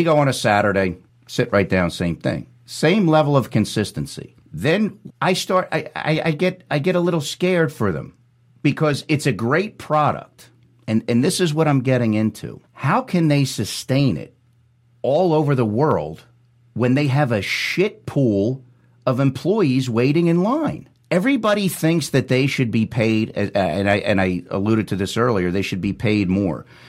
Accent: East Coast, United States; And I'm from the East Coast, but I go to the West Coast a lot.

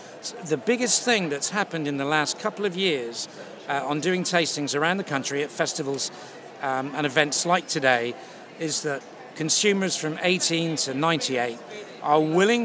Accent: South West England, United Kingdom; growing up in Cornwall

